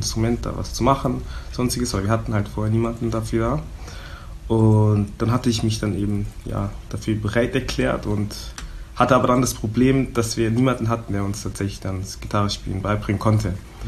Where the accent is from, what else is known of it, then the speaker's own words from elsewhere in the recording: Southern Germany, Germany; now in Berlin, Germany; 25 Jahre jung, geboren und aufgewachsen in Süddeutschland, aber lebe seit ein paar Jahren in Berlin. Was aber eben heute wichtig sein wird, ist, dass meine Wurzeln in Angola und Kongo liegen.